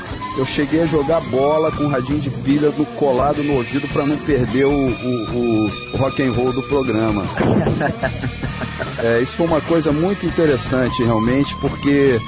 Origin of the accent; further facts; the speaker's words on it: Rio de Janeiro, Brazil; eu sou carioca da Zona Norte, criado em Jacarepaguá